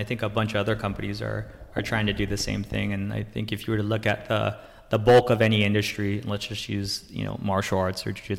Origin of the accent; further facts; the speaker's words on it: Guam; also born or lived in Riverside, United States; my parents are both from Guam, and I was born in like in Riverside in like Inland Empire, right? So it's like, I was born there and I was kind of like hanging out in basically like the sticks, right? Until I was like fourth grade or something. I moved to Guam when I was like 10